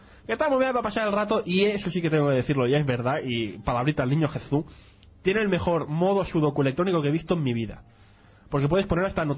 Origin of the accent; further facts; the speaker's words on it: Catalonia, Spain; que soy catalán, además soy de aquí